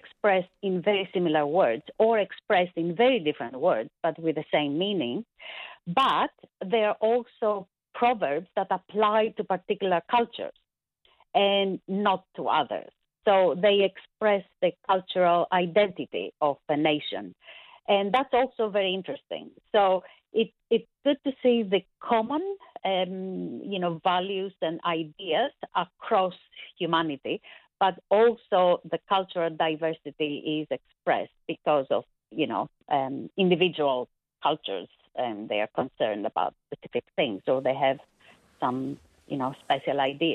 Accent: Greece; I'm originally from Greece.

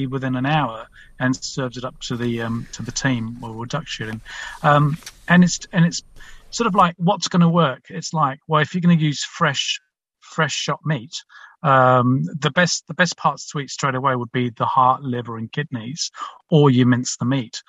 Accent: London, United Kingdom; also born or lived in Scotland; We lost everything in a war in Cyprus. And then came to London. I was born in Scotland originally. But, it was really tough growing up. But mum and dad did a really good job with us four boys. Just grew up opposite a large park in London.

